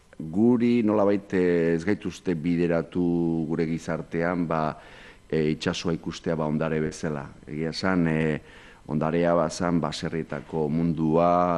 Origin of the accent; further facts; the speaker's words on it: San Sebastián, Basque Country, Spain; ni donostiarra naiz, amarakua